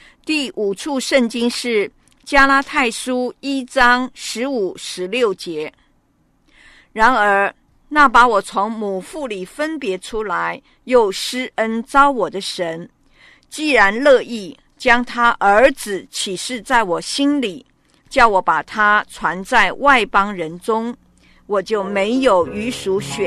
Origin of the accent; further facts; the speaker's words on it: China; 我们中国古代的皇帝都自称为天子